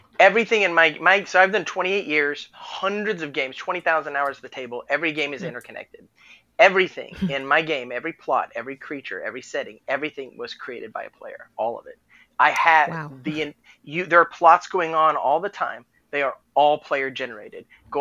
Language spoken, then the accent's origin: English; Texas, United States; I remember the first time I ever saw the Mississippi, I'm from Texas.